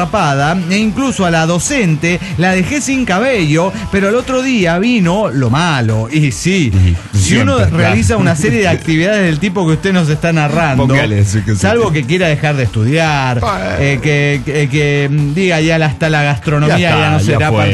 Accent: Chiapa de Corzo, Chiapas, Mexico; de Chapa de Corzo.

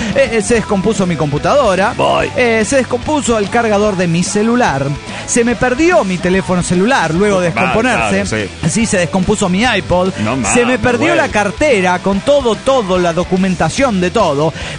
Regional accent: Guaymas, Sonora, Mexico; Hola, soy … de Guaymas, Sonora.

